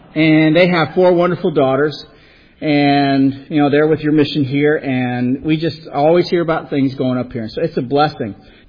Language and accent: English; Laredo, Texas, United States; also born or lived in New Hampshire; I was born in Laredo, Texas, down on the Rio Grande. Now, the reason I was born there was because my mama was there at the time, and I just wanted to be close to her.